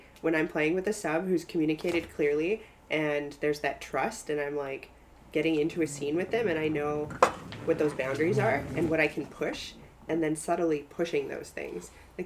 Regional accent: Bible Belt, United States; I grew up in the Bible Belt.

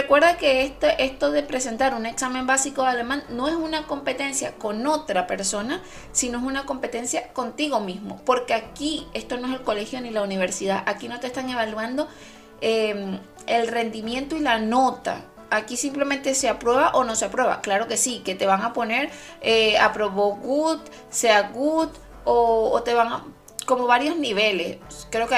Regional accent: Venezuela; en mi país natal, Venezuela, solo está la sucursal de Caracas

